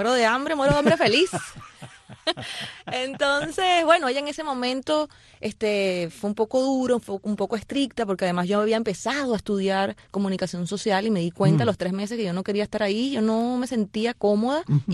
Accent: Caracas, Capital District, Venezuela; moved away as an adult; now in Miami, United States; Bueno, yo nací en Venezuela.

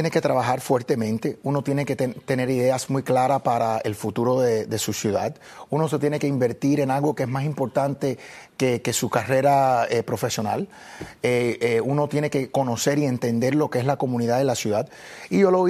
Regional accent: Cuba; now in Miami, United States; llegamos a un punto en cual estábamos predominando como cubanos aquí en Miami.

